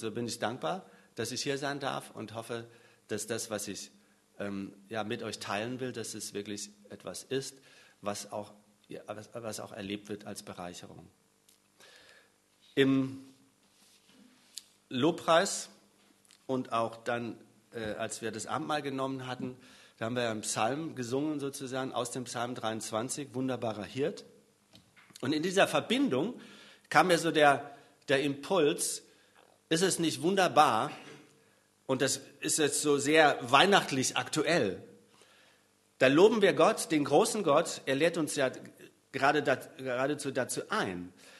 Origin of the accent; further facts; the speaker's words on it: Saarland, Germany; ich bin eigentlich aus dem Saarland, bin verheiratet, eine Tochter, die ist 21